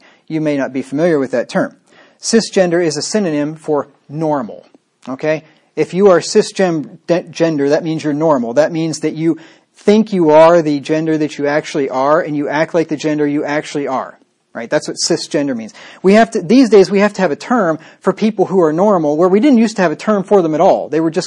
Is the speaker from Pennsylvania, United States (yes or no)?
yes; Pennsylvania, United States; This is a school in Pennsylvania. So we got two here in my home state.